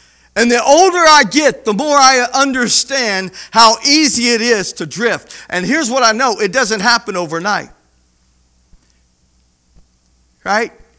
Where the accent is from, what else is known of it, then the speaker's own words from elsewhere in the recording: Petal, Mississippi, United States; I was from Hattiesburg, Mississippi, Petal, Mississippi. I'm a nobody from nowhere.